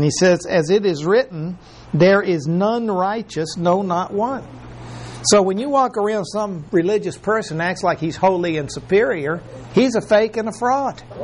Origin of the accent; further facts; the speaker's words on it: Mexico; But I was raised in Mexico